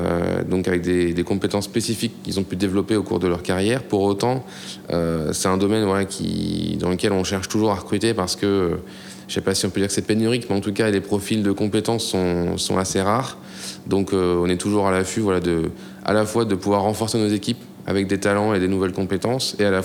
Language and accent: French; Le Havre, Normandy, France; moi j'ai 35 ans. Je suis originaire de Normandie, parce que j'ai vécu au Havre voilà, depuis tout jeune.